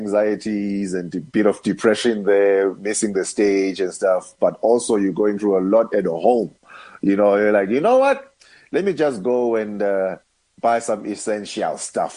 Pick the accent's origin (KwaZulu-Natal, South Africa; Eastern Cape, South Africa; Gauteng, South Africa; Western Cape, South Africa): Eastern Cape, South Africa; So I got this young man from Eastern Cape, also from my hometown